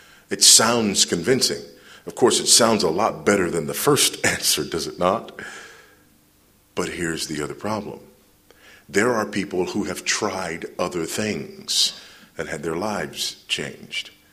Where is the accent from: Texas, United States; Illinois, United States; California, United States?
Texas, United States; I'm from Texas, and when people find out that we don't all wear boots and cowboy hats, some of them are actually, they're downtrodden.